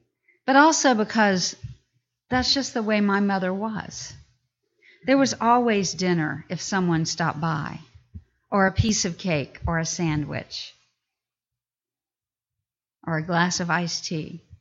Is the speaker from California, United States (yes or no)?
no; North Carolina, United States; North Carolina where I grew up in the South.